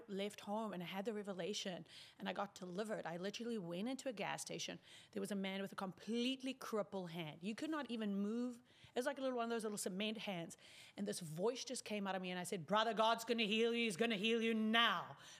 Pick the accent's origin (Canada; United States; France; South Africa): South Africa; moved away; because I'm from South Africa